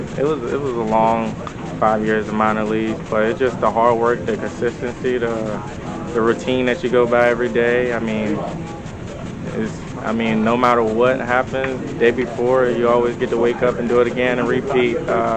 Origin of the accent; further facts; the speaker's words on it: Cherry City, Virginia, United States; play for the Guardians. I'm an outfielder from Cherry City, Virginia.